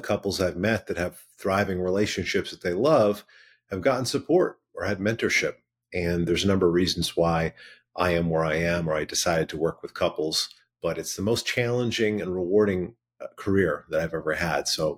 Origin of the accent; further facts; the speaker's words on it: Vancouver, British Columbia, Canada; Today I'm in Arizona, but I'm based in Vancouver, BC, Canada. Proud Canadian on the West Coast.